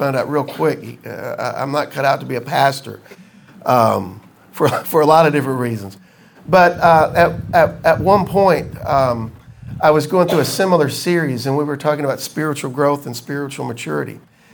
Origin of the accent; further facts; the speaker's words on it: Corinth, Mississippi, United States; I grew up in Mayberry, in Corinth, Mississippi, right?